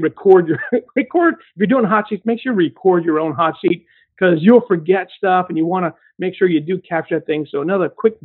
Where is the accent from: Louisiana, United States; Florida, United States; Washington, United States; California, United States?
Louisiana, United States; It's just because I'm from Louisiana with a public education